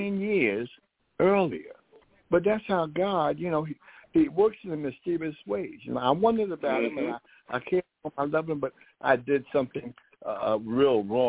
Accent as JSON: {"language": "English", "region": "New Jersey", "country": "United States", "tie": "born or raised there", "said": "Me, my mother and father, and sisters, we were raised in New Jersey."}